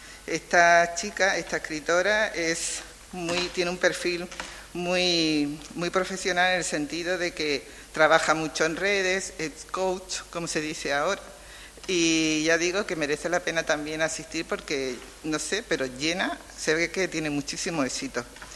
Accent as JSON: {"language": "Spanish", "town": "Cádiz", "region": "Andalusia", "country": "Spain", "said": "igual que yo, que también soy de Cádiz."}